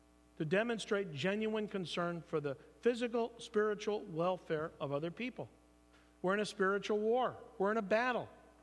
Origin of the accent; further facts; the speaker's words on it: California, United States; Well, I grew up in Northern California.